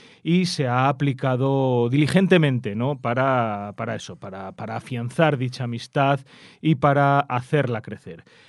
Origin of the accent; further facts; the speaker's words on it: Spain; como súbdito español que soy